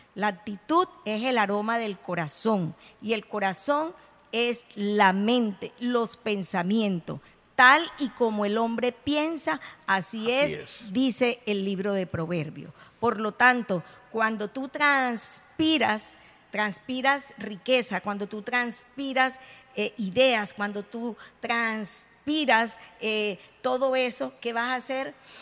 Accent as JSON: {"language": "Spanish", "country": "Colombia", "said": "Los embajadores de Colombia en otros países representan nuestra nación."}